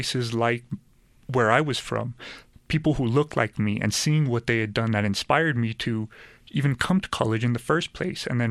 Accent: Pueblo, Colorado, United States; You know, I'm a Chicano from Pueblo, and growing up, I never learned my history in school.

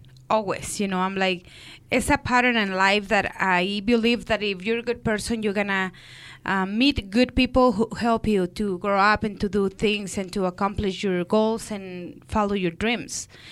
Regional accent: Chihuahua, Mexico; I'm an only child in Chihuahua, Mexico. Chihuahua is the border with El Paso, so I grew up over there. We live in a small little farm until I was 8.

